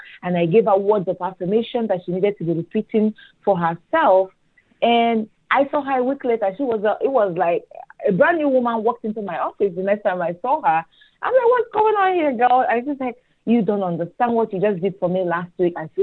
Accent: Nigeria; now in United States; because I'm originally from Nigeria, to study law

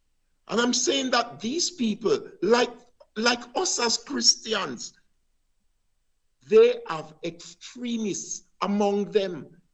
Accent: Jamaica; When I was a little boy, I remember many years, I grew up in Jamaica

